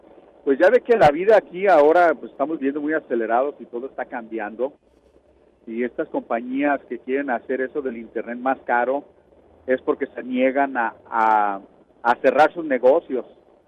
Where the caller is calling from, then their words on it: Oxnard, California, United States; soy yo, de Oxnard.